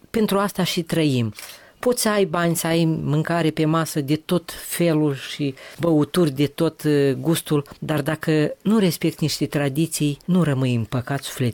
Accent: Moldova; suntem aceiași cetățeni din Republica Moldova, facem parte din același stat

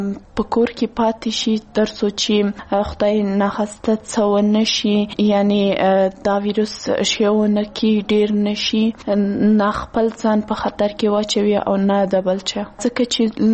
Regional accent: Kabul, Afghanistan; زه د کابل اوسیدونکی یم.

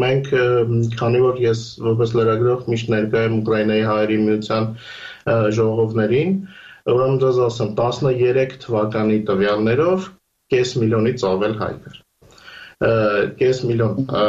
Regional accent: Armenia; now in Ukraine; երբ ինչպես մենք կարելիցիկ Հայաստանից են, իրենք գնալու տեղում են, ասենք մնացած ովքեր որ բնիկ ուկրաինացիներ են, իրենք գնալու տեղ չունեն։

